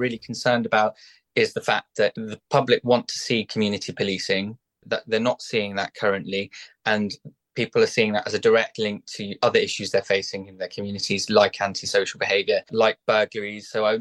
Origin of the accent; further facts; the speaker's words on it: Plymouth, South West England, United Kingdom; So I was born in Plymouth in Devonport, an area which experiences a lot of has experienced a lot of those sort of antisocial behaviour